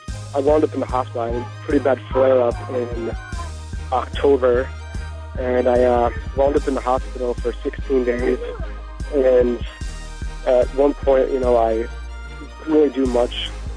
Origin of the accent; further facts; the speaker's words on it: Rhode Island, United States; We're from Rhode Island.